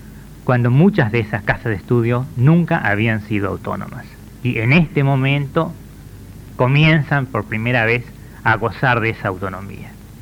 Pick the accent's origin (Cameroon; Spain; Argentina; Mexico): Argentina; como científico argentino